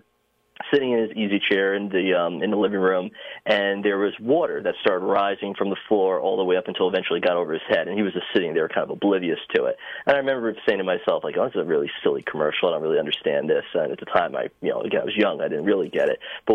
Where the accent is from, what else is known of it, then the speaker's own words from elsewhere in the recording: Grahamsville, New York, United States; So I'm from Grahamsville, New York, so that's in northern Sullivan County in the town of Neversink